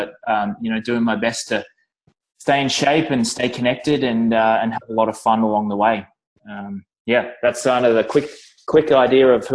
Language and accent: English; Australia; now in Vancouver, Canada; I grew up in Australia. I now live in Canada, in BC, in Vancouver, beautiful Vancouver.